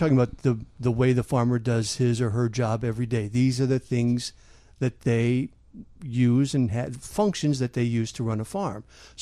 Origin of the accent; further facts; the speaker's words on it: Manteno, Illinois, United States; When I grew up in Manteno, which is a little bit west of there.